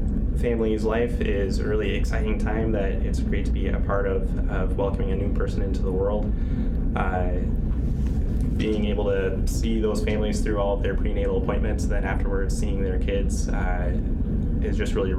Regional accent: Geneseo, United States; growing up in Geneseo, we had a doctor who went to our church that was good friends with us

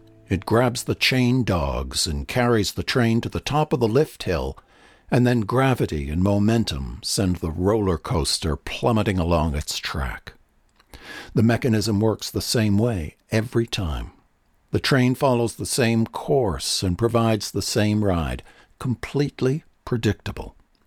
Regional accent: Massachusetts, United States; I grew up in Massachusetts, where the seasons bring obvious changes.

